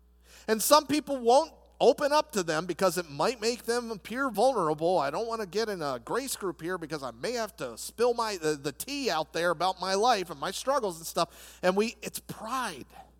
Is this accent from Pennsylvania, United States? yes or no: yes; Lancaster, Pennsylvania, United States